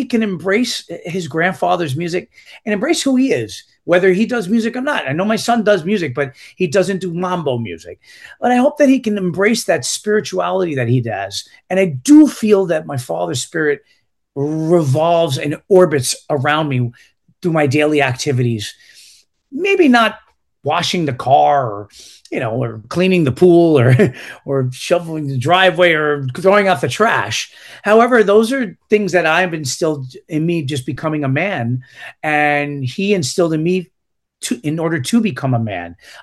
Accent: New York, United States; I'm proud about being Puerto Rican. I'm proud about being a New Yorker

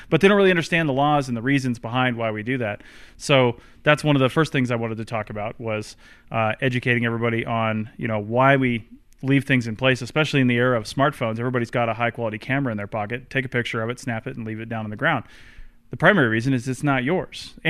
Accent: Seattle, Washington, United States; born there; I was born in the Seattle area, and it's all just like forests and everything's covered anyway.

